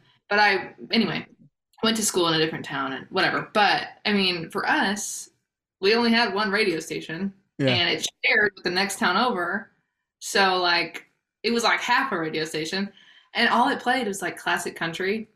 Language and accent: English; Texas, United States; So I grew up in West Texas, like in the middle of nowhere, literally. Like my hometown has 18 people in it.